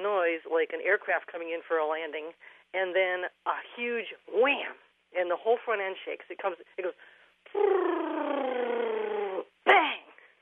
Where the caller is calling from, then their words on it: Montgomery, Massachusetts, United States; Well, I'm in Western Massachusetts in Montgomery.